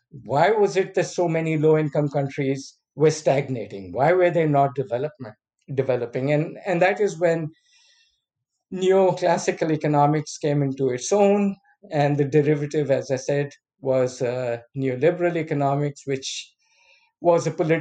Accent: Pakistan; English is a second language; moved away as an adult; I came from Pakistan, very keen to hope for something that would provide, as I said, hope for low-income countries

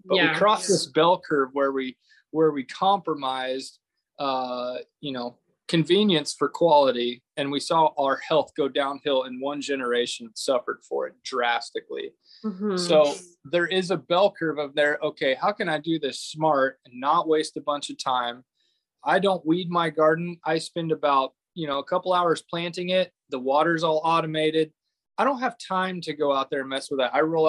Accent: Fredonia, Kansas, United States; I'm from Fredonia, Kansas.

